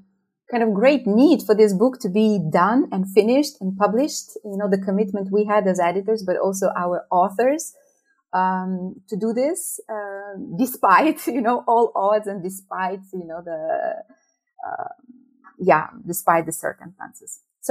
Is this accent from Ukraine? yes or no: yes; Ukraine; I am from Ukraine and I work on, Ukrainian international affairs.